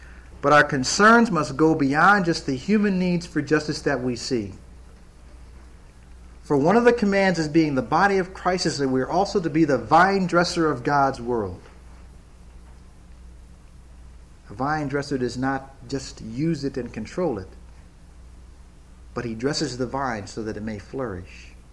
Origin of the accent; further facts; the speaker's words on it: Ohio, United States; ironically named the USS Ohio, my home state.